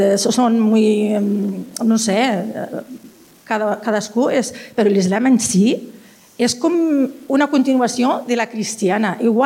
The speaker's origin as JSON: {"language": "Catalan", "country": "Morocco", "second_language": "Catalan", "moved": "yes", "lives_now": "Spain", "said": "jo sóc del Marroc, ja fa 36 anys que sóc aquí. Tinc dos fills. Els dos estan casats amb gent catalana d'aquí. O sigui, parlem català, els meus fills, els nets, tots parlen amazic, parlen castellà."}